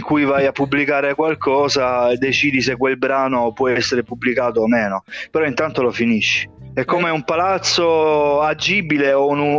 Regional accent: Lecce, Apulia, Italy; Sì, sono proprio di Lecce, sì.

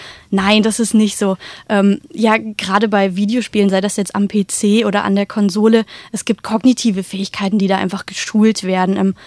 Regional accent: Saxony-Anhalt, Germany; now in Tübingen, Germany; jetzt bin ich hierher gezogen zu diesen Counter-Strike-Freunden tatsächlich. Eigentlich komme ich aus Sachsen-Anhalt, aus der Nähe von Magdeburg, beziehungsweise habe auch in Magdeburg gewohnt.

